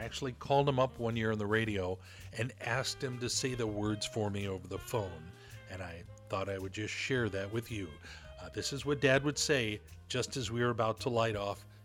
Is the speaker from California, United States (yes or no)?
yes; Torrance, California, United States; one of the ones I had as a child, I grew up in Torrance, California.